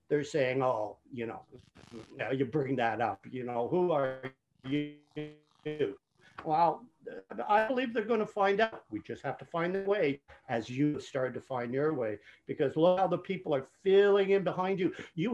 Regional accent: Canada; my suggestion as a Canadian to my brother American

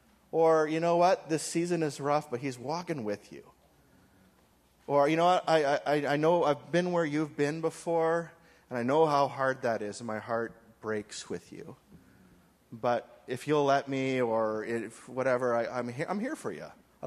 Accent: British Columbia, Canada; I'm thankful for my home church, the church that I grew up on Vancouver Island.

